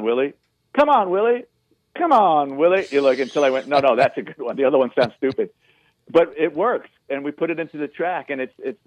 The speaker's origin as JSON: {"language": "English", "town": "Bronx", "region": "New York", "country": "United States", "said": "I'm from the Bronx. I'm a New York boy. Let's just get that on paper, okay? Not that you can't tell by the way I talk"}